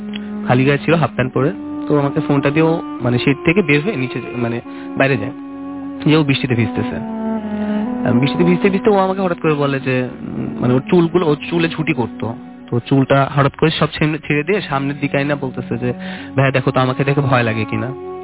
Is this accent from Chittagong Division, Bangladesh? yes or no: no; Dhaka, Dhaka Division, Bangladesh; আমি ঢাকা পল্টন থেকে এসেছি।